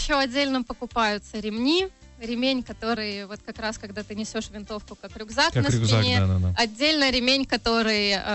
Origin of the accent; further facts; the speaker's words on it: Riga, Latvia; а я была из Риги, из Рижского района.